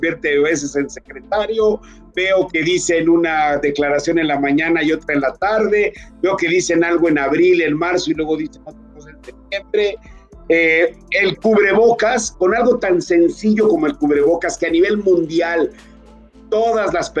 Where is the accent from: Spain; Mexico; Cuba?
Mexico; lo que yo espero es que como mexicanos y como personas que pensamos